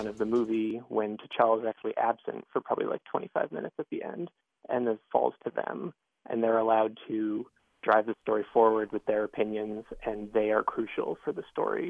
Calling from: Durham, North Carolina, United States; I'm calling from Durham

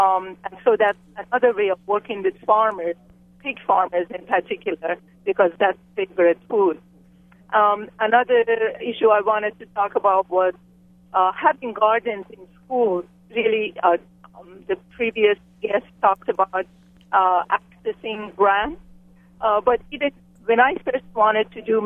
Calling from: Hawaii, United States; Aloha. I am a teacher from the Big Island, and I've had a garden for about 19 years.

